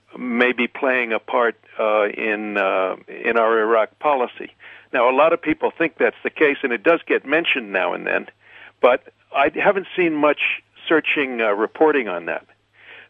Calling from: Boston, Massachusetts, United States; Hi, I'm calling from Boston.

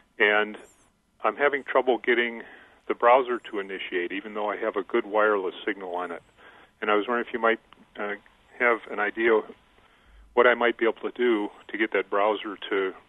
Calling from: Villa Park, Illinois, United States; Hi. Yeah, I'm up in Villa Park, Illinois.

